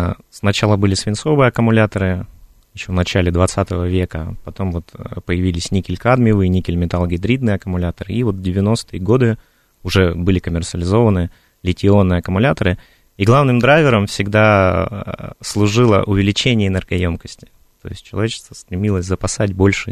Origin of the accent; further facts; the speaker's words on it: Belgorod, Belgorod Oblast, Russia; moved away as an adult; Я родом из Белгорода и завершил Белгородский государственный университет, инженерно-физический факультет.